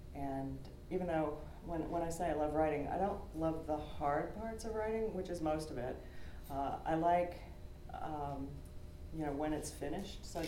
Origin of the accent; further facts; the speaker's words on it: Illinois, United States; I grew up in Southern Illinois and there was a little tiny hospital in our town. The town was maybe 25,000 people.